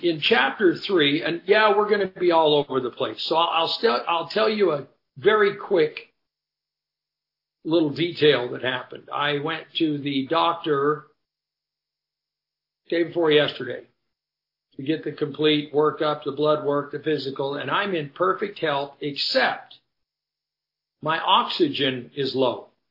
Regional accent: Henderson, United States; I grew up, and as I'd said, I grew up here in Henderson, and it was a charm.

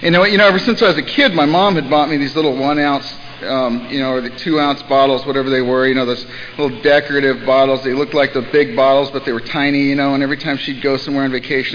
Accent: Los Angeles, California, United States; And I grew up in Los Angeles, and it was I had fun. It was a good place to grow up.

